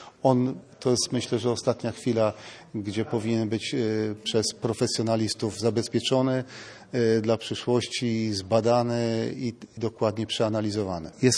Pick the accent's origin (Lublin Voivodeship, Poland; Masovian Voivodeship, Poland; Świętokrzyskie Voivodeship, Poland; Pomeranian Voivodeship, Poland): Pomeranian Voivodeship, Poland; Tricity; Jestem z Trójmiasta.